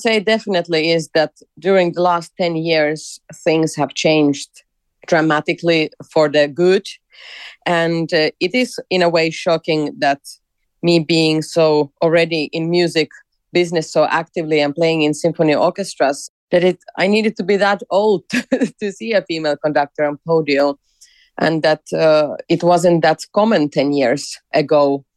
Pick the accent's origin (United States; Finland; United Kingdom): Finland; I grew up in mostly in Finland. I come from a multicultural family. So, my mother is Finnish and father is Ukrainian.